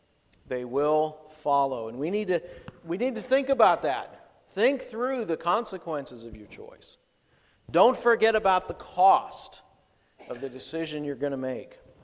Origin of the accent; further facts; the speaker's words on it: Ohio, United States; I remember growing up in Ohio, they used to have a saying, knee high by the 4th of July.